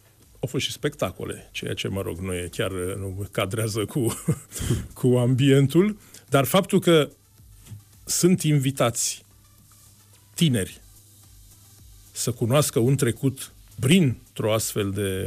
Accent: Pitești, Argeș, Romania; born there; moved away as an adult; also born or lived in Bucharest; mă plimb ca un muntean, să spun așa, născut la Pitești, de la 18 ani la București, cu studii de istorie.

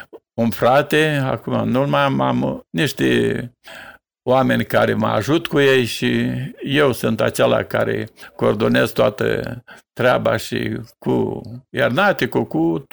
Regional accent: Botoșani, Botoșani County, Romania; now in Vatra Dornei, Romania; Locuiesc în Vatra Dornei, mâine de emoții. Sunt din Botoșani. Acolo am gospodăria de capre și oi.

